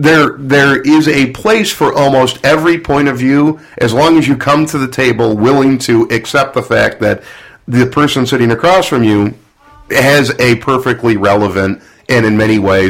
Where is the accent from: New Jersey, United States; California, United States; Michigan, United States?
Michigan, United States; I don't want to live outside of my home state. This is home for me, and I love the area of Lansing. I love the area of Ludington in the summer. Love the area of Frankenmuth. My favorite places in the world are all in Michigan.